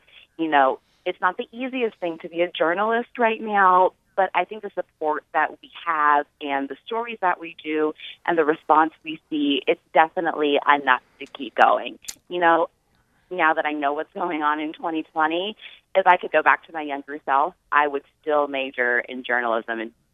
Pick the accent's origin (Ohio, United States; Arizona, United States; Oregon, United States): Arizona, United States; Phoenix; now in Greenville, United States; and then for my hometown of Phoenix, Arizona.